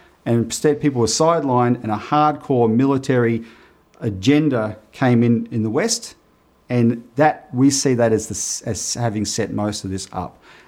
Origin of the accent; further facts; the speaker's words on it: Australia; I reckon as an Australian, I want Australia to have a peaceful role in the world